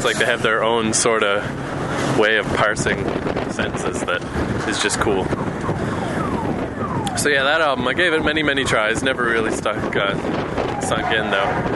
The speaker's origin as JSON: {"language": "English", "country": "Canada", "said": "Because, I mean, I'm from Canada."}